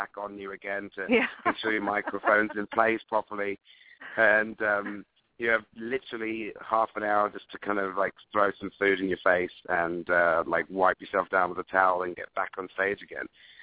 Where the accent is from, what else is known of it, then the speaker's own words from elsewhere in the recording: United Kingdom; obviously I'm a British boy and I'm pretty well spoken for the most part